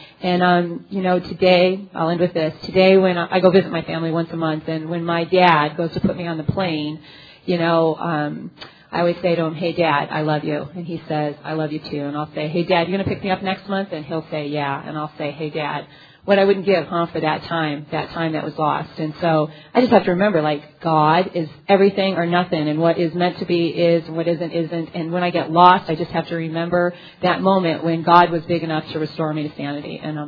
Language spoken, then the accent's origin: English; Seattle, Washington, United States; I'm an alcoholic from Seattle.